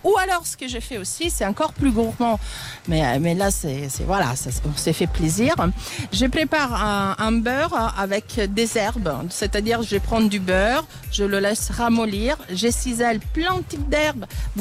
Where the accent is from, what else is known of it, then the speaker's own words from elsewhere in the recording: Italy; Alors, vous savez, je suis italienne, on mange beaucoup de saucisses.